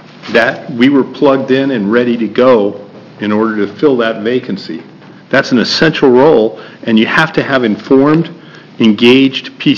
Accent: Albany, Oregon, United States; Good afternoon, Chair Garrett. … from Albany, Oregon.

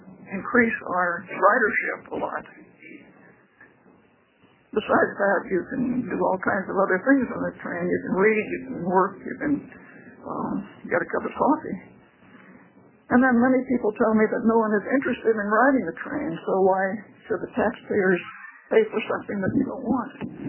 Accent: Eugene, Oregon, United States; I'm from Eugene, Oregon, where I live at 2014 Elk Avenue.

